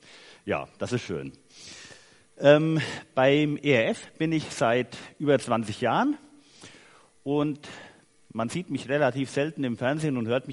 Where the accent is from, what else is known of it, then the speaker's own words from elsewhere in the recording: Haiger, Hesse, Germany; Ich komme aus Haiger Sechshelden und bin verheiratet, habe zwei Mädels, 10 und 13 Jahre alt